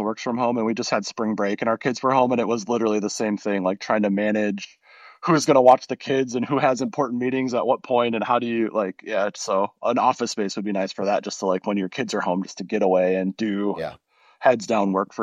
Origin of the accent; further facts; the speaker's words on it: Wisconsin, United States; I grew up in Wisconsin. So I hunted the shotgun season there from like the time I was 12 until I went to college.